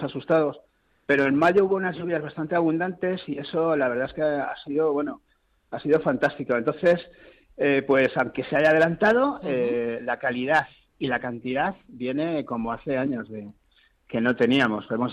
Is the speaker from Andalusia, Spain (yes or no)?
no; Community of Madrid, Spain; nuestros vinos se parecen a lo que somos los madrileños, que somos cada uno de un sitio, pero todos somos madrileños